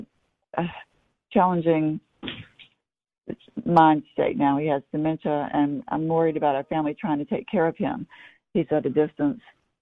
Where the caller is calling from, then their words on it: North Carolina, United States; Well, not too far from me. I'm near Chapel Hill.